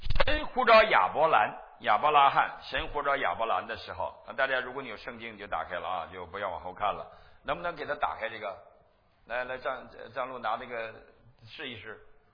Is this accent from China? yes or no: yes; China; now in United States; 我们是从中国来到美国的。